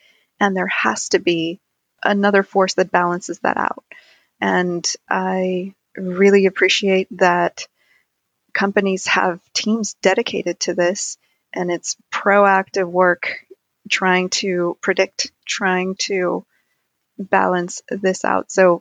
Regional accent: Guadalajara, Jalisco, Mexico; first language Spanish; English is a second language; I grew up in Guadalajara, Mexico.

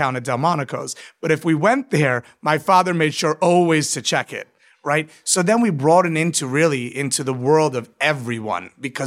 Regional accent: New York City, New York, United States; I'm a born New Yorker, born and raised

